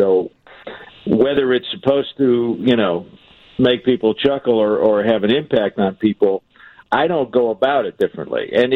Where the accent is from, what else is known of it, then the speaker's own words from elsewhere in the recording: Rolling Meadows, Illinois, United States; also born or lived in Park Ridge, United States; I'm from Rolling Meadows.